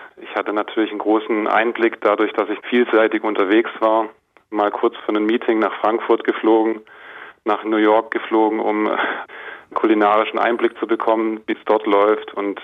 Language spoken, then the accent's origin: German; Mombasa, Mombasa County, Kenya; Ich bin hier an einem anderen See, sage ich jetzt mal, am offenen Meer aufgewachsen in Mombasa, Kenia.